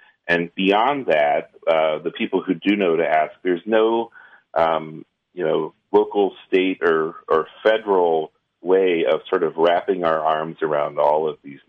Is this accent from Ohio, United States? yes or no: yes; Ohio, United States; Here in my home state of Ohio, there have been some great moves just with government agencies collecting.